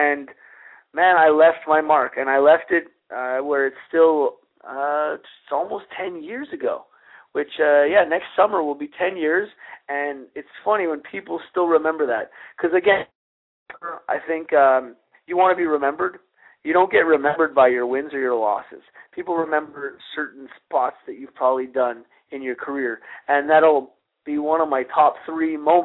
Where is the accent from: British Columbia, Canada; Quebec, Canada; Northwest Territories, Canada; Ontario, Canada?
Quebec, Canada; Montreal; I'm from Montreal, Quebec, Canada. Now, Quebec right. is very French